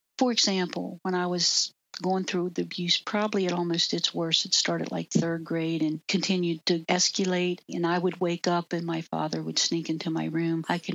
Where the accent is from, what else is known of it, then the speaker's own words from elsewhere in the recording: West Virginia, United States; I'm not that old, but I was raised in West Virginia. Mm-hmm. West Virginia is almost heaven.